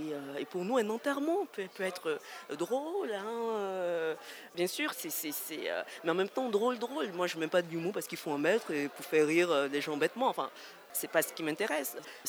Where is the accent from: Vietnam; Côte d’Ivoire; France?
Côte d’Ivoire; je suis une Ivoirienne et les Ivoiriens ont, ont l'humour dans leur ADN.